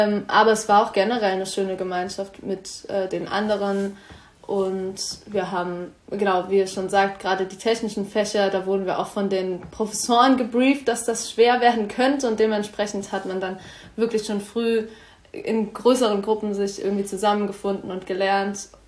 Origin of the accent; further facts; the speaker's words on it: Hesse, Germany; Ich komme aus Hessen und wollte gerne auch in Hessen weiter studieren.